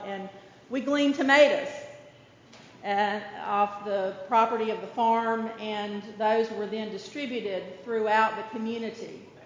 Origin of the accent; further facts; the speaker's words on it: Gastonia, North Carolina, United States; And so I'm here from North Carolina, from the South, to share with you the Cotton Patch Gospel. I grew up in Gastonia, and that is an old mill town outside of Charlotte, North Carolina.